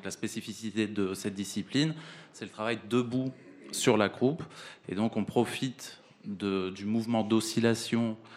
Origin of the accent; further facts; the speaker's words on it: Amiens, Hauts-de-France, France; born there; Je suis né à Amiens, donc forcément... Je connais le cirque depuis toujours.